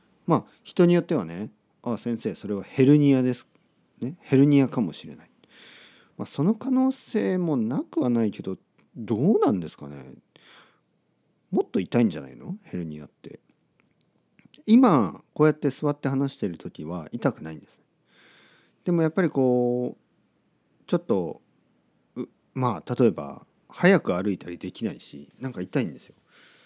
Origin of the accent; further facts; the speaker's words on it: Oita, Japan; 僕はまだ大分県の田舎、僕が生まれ育った町、僕の両親が今でも住んでいるところに来てます